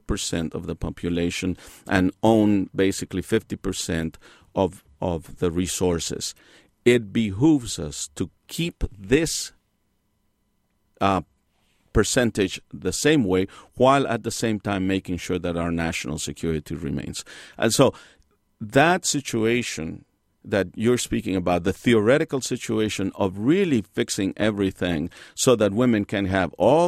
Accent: Mexico; now in United States; I came into the United States in 1960. I'm originally from Mexico.

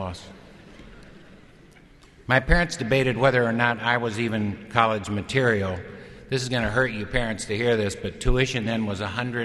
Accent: Champaign, Illinois, United States; You guys from Chicago know what hayseeds we downstaters are. I mean, growing up in Champaign, we rarely went to Urbana, frankly.

